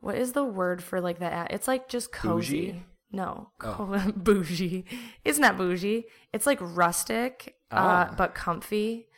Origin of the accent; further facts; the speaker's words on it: Grand Rapids, Michigan, United States; I moved for a little bit, but I was born and raised in Grand Rapids